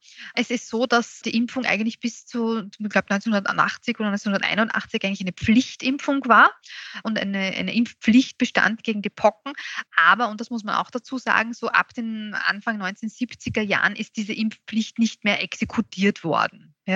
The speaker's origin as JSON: {"language": "German", "country": "Austria", "said": "Ja, ich glaube, das sehen wir jetzt an und für sich schon, aber nicht nur bei uns in Österreich, auch international wird diese Kurve letztendlich ein bisschen flacher der neuen Erkrankungen."}